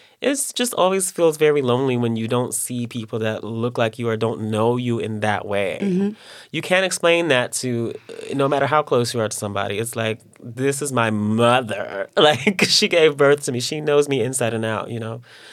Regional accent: Texas, United States; I'm from East Texas.

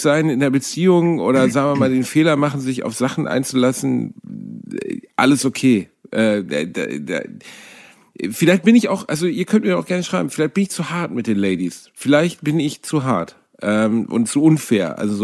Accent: Gelsenkirchen, North Rhine-Westphalia, Germany; ich komme aus Gelsenkirchen-Rotthausen

